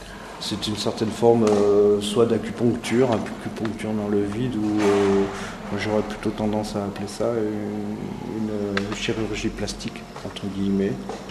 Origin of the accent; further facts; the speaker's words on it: Clermont-Ferrand, Auvergne-Rhône-Alpes, France; now in Nantes, France; j'ai 53 ans, je viens de Clermont-Ferrand, je suis à Nantes